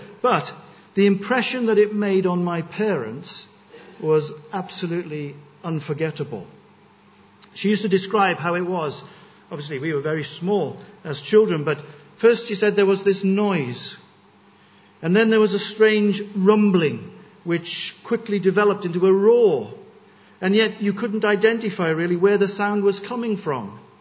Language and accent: English; India; born there; Some of you will know that I was born in India.